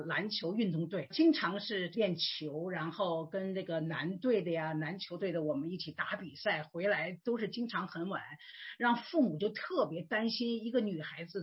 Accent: Beijing, China; born there; 我呢出生在60年代的北京

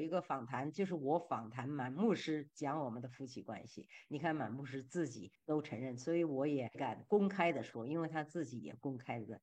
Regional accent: China; 我们从小在中国唱的歌叫"

